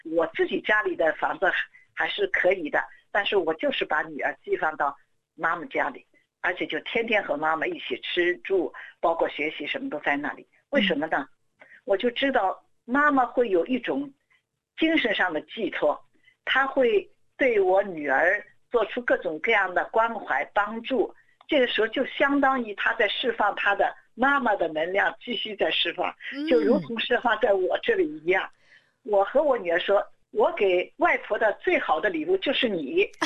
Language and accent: Chinese; Shanghai, China; moved away; 我已经也是75岁的老人了这个是很久以前我在上海的时候，我是从上海过来的